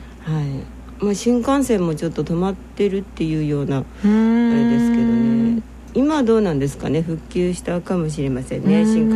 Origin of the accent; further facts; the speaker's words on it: Atami, Shizuoka, Japan; まさに私のふるさと熱海で